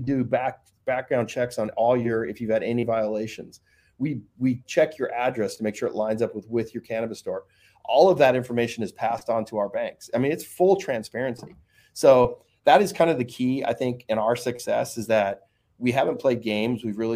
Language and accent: English; Washington, United States; My home state of Washington, there is no delivery.